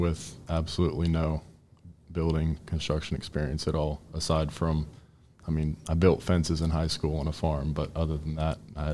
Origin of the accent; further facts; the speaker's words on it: Culpeper, Virginia, United States; Yeah, so I'm actually from Culpeper, Virginia, which is about an hour down the road from Charlottesville.